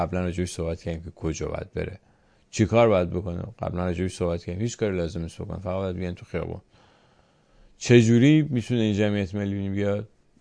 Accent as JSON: {"language": "Persian", "country": "Iran", "said": "ما ایرانی هستیم و ایران رو وقتی که ایران رو به دست بیاریم هممون ازش نفع خواهیم برد"}